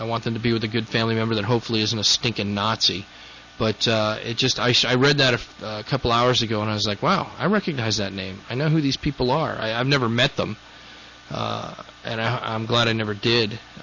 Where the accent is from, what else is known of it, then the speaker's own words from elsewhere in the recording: Riverside, California, United States; I'm from the Riverside area, and I know people that hang around down there.